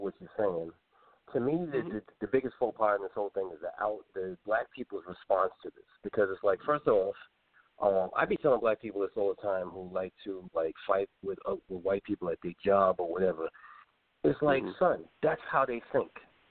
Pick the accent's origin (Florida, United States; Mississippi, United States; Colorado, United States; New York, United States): New York, United States; Brooklyn; I grew up in Brooklyn. I grew up in Coney Island.